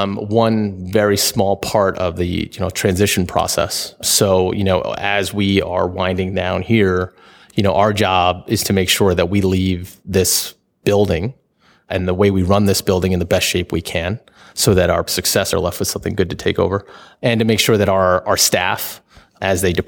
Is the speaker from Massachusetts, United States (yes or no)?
no; New York, United States; I am from New York, and they are, my wife's my first love.